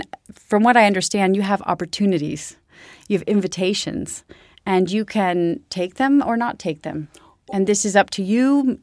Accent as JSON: {"language": "English", "country": "United States", "lives_now": "Switzerland", "said": "I'm less American than I used to be."}